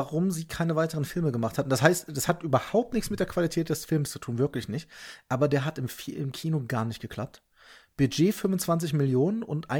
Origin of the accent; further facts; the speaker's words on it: Rhineland, Germany; Ist für mich ja sehr schwer auszusprechen als Rheinländer.